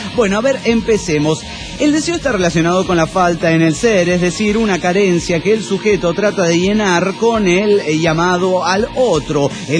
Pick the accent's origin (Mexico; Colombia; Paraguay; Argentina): Mexico; del México.